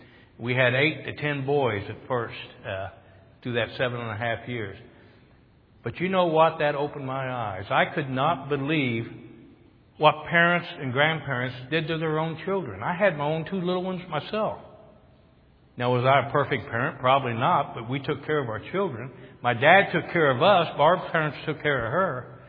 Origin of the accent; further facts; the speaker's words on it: Cassville, Missouri, United States; born there; I was born in Cassville, Missouri, back in 1952.